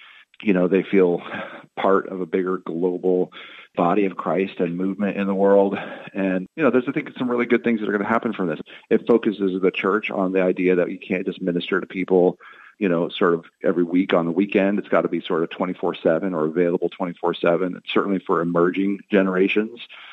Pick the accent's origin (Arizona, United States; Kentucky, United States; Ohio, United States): Arizona, United States; Phoenix; I grew up in Phoenix, Arizona. I love the West, feel like it's home.